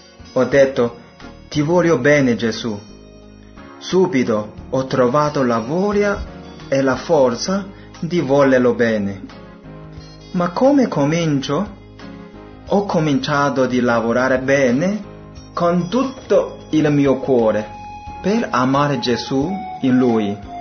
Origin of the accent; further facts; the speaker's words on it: China; Italian is a second language; now in Italy; sono cinese. Quando avevo 9 anni, cioè 20 anni fa, tutta la mia famiglia abbiamo ricevuto il battesimo.